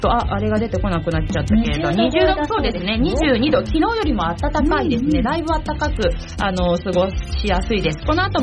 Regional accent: Kawasaki, Kanagawa, Japan; 本日の番組メインパーソナリティは、川崎生まれ川崎育ち、自称夢見ヶ崎動物公園専属アイドル … のリーダー、おしゃべり担当

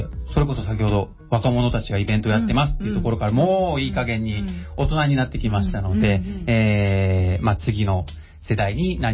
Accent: Okinawa, Japan; moved away as an adult; also born or lived in Tokyo / Kanagawa; 僕は沖縄出身でもう高校卒業してからはずっと東京、うん、神奈川にいますね

